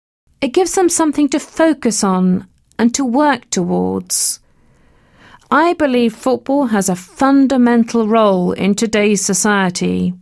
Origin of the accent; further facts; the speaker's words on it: England, United Kingdom; born there; I was born here in England, but my parents are from Nigeria.